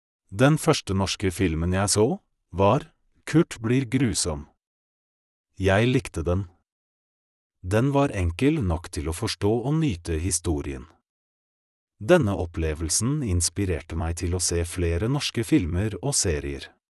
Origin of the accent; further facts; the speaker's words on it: Poland; Norwegian is a second language; now in Norway; I 9 måneder mens jeg var hjemme i Polen, hørte jeg på enkle historier og podkastet